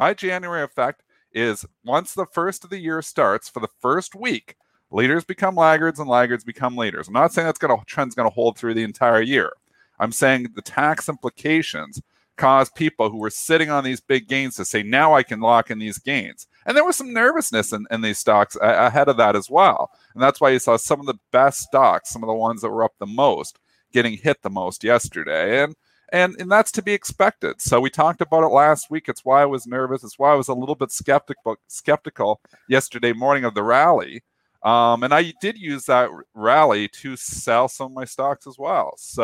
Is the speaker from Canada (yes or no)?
yes; Canada; Now, as a Canadian, I'm in a different situation because I can go on the 30th because we're on settle date.